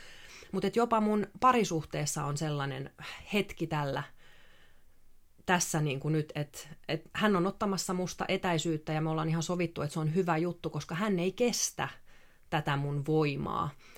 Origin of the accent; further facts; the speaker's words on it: Vantaa, Uusimaa, Finland; mä oon ihan tavallinen ja mä oon vaan Vantaalta